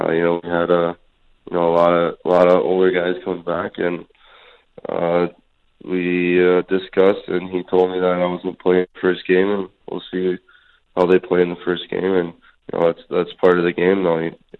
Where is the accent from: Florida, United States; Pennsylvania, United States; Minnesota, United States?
Minnesota, United States; Marian Gaborik was the star I looked up to when I was growing up in Minnesota